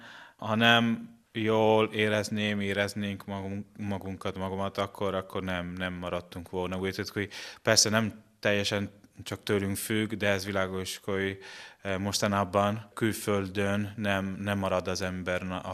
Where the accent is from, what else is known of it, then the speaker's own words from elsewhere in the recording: Veneto, Italy; born there; Hungarian is a second language; moved away; Igen, én Padova megyében születtem, egy kis faluban, Paduából körülbelül 30 kilométer